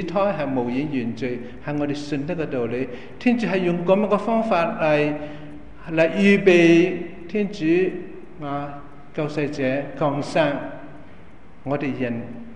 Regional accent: China; 当时跟我们中国人以前的古代一样，父母之命啊，媒妁之言

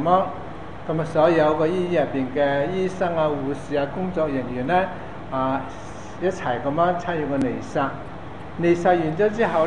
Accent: Hong Kong; 咁喺我哋香港普通嚟講咧，起間學校啊，起間聖堂啊，起間醫院咧，咁咧就多數咧係一個咩掘土嘅儀式啦。

